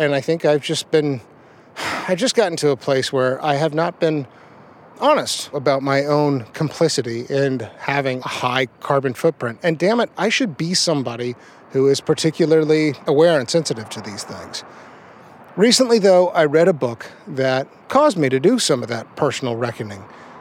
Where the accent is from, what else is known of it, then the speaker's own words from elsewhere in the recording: Texas, United States; I grew up on this stuff. I'm from Texas. Texas barbecue has, for me, always held this special place in my heart.